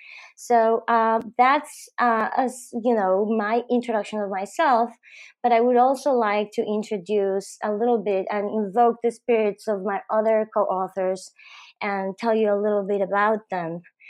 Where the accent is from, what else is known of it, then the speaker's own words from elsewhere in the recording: Bogotá, Colombia; I was born in Bogota, and I went to school in Bogota.